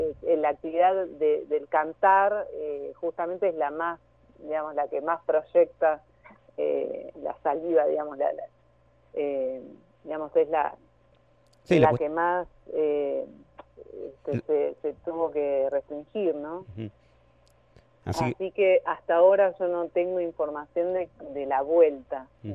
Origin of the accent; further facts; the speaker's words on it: La Plata, Buenos Aires Province, Argentina; Yo soy de La Plata. Así que toda mi carrera, digamos, preprofesional la hice acá en La Plata